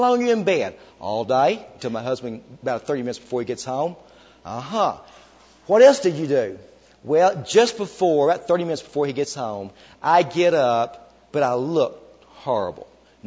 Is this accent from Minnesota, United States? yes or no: no; Arkansas, United States; now in Dallas, United States; Now, I come from Arkansas originally. In Arkansas, we have a lot of rainfall. We have these big oak trees. And now I live in Texas, in Dallas